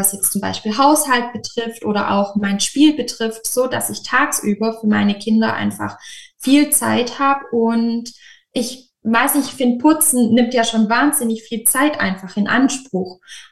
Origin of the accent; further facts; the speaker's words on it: Baden-Württemberg, Germany; ich komme aus Süddeutschland. Genauer gesagt komme ich aus der Region Böblingen, das ist nahe Stuttgart